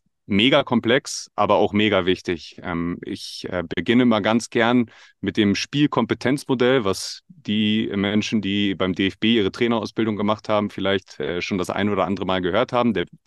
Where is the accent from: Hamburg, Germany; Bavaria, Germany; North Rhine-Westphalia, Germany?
Hamburg, Germany; Ich bin 30 Jahre alt. Ich komme aus Hamburg.